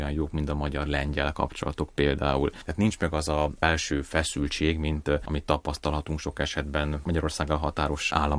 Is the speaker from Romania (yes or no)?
no; Banská Bystrica Region, Slovakia; Én felvidéki származású vagyok, Beszterce-Bányai egyházmegyés. Pozsonyban, illetve Budapesten tanultam